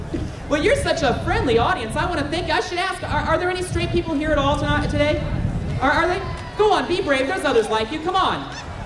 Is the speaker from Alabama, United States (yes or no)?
no; Phoenix, Arizona, United States; Part of it's where I was raised. I was raised in Phoenix.